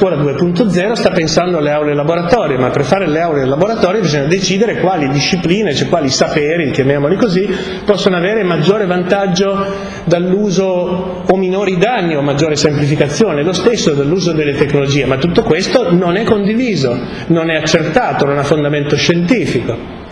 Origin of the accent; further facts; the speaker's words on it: Turin, Piedmont, Italy; io sono di Torino